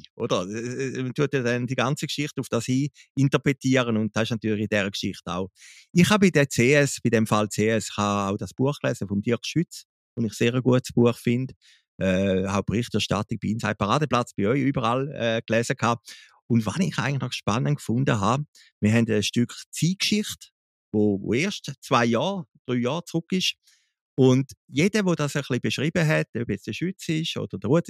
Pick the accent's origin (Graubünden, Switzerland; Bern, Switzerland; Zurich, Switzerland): Zurich, Switzerland; als Zürcher muss ich das sagen